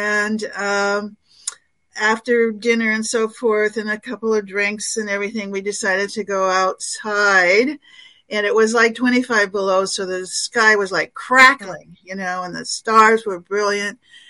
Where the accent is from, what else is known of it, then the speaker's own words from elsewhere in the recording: Alaska, United States; I'm from Alaska, and my father was very ill, and he had a cabin up in what we call the pass, and it was just on the border of Canada and the U.S.